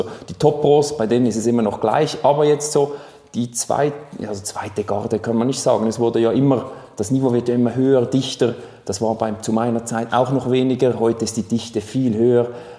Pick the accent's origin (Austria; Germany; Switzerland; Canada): Switzerland; Als Schweizer Athlet